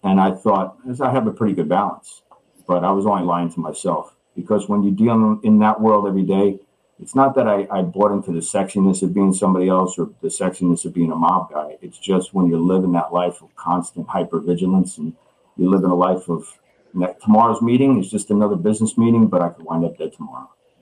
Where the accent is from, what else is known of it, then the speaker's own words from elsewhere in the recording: New Jersey, United States; It was just who I was born, where I was raised in New Jersey, and I had a good understanding of it.